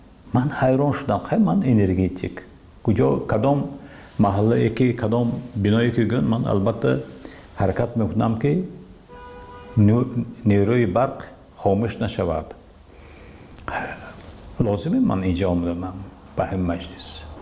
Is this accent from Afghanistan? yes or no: no; Tajikistan; من تاجیکستانی هستم، من تاجیک هستم